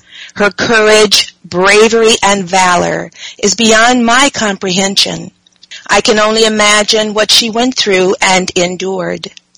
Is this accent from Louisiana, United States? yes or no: no; Chicago, Illinois, United States; born there; I was born in Chicago, Illinois, in a district that was called Jewtown, a slum area where many black people resided and rented from Jewish landlords